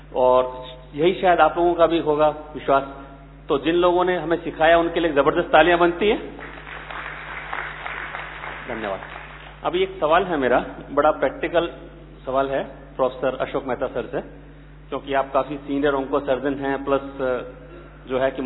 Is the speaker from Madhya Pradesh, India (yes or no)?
no; Mumbai, Maharashtra, India; मैं मुंबई से हूँ.